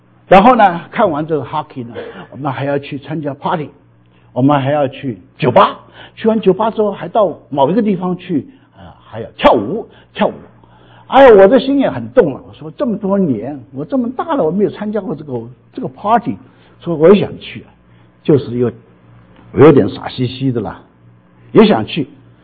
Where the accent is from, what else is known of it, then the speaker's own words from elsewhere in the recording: Hong Kong; 我小时候在香港长大的，我们这个家呢住在这个乡村里边